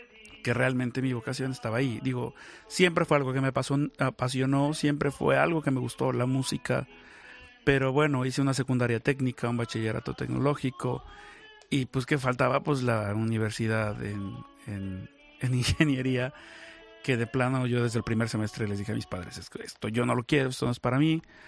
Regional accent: Xalapa, Veracruz, Mexico; Soy originario de Xalapa, Veracruz, de una familia de clase media.

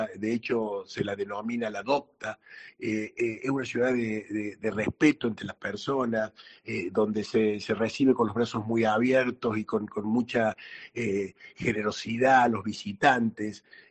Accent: Córdoba, Argentina; Córdoba es el lugar más amable de la Argentina. Nos caracterizamos por nuestro humor y por nuestra amabilidad, igual que los andaluces. Somos los más andaluces de la República Argentina.

